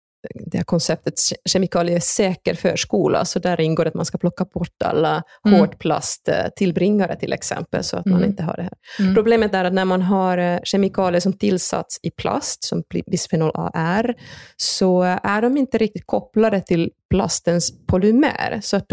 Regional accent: Finland; now in Sweden; jag kommer ju från Finland så jag oftast läser också finska myndigheternas rekommendationer.

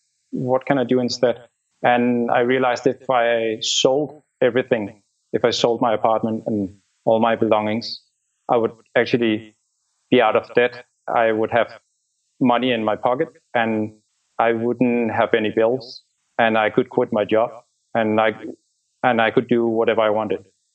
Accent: Denmark; I'm from Denmark. I'm 38 years old.

